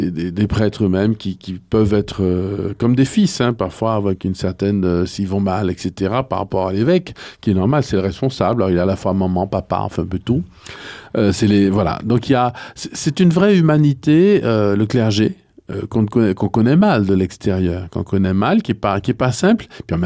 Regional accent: Martinique, France; moved away as an adult; à quitter mon pays. Je suis martiniquais, donc j'ai quitté mon pays

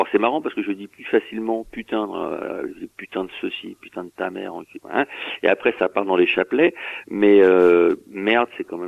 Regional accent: Saint-Denis, Île-de-France, France; Moi, je viens de Saint-Denis à 93, représente, comme on dit

